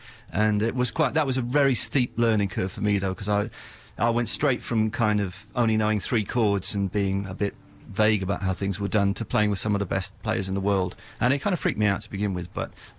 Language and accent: English; Wales, United Kingdom; when I was growing up in South Wales